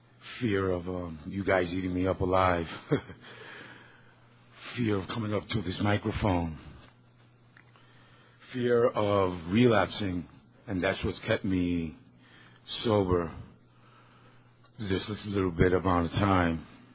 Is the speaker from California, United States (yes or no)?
no; New York, United States; I'm from New York, and 79th Street Workshop is my home group.